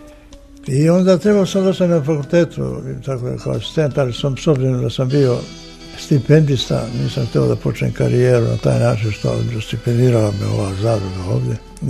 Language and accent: Serbian; Vigošte, Zlatibor District, Serbia; born there; Ja sam rođen u Vigoštu, to je neposredno, u stvari Arilj se nalazi na ataru sela Vigošta